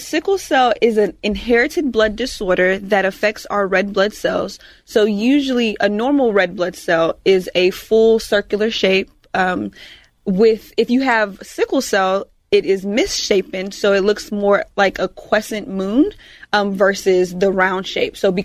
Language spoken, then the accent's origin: English; Georgia, United States; born there; back in the day, I was born in Georgia. So when I was born in 1991, they already added sickle cell in the newborn screenings.